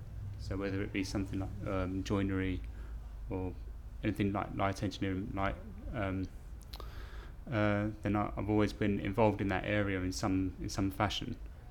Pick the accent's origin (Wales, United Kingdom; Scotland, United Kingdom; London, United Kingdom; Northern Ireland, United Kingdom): London, United Kingdom; We'd go to London occasionally when we were kids, but most of the time it was spent in outer London, in Greater London, down in down Streatham.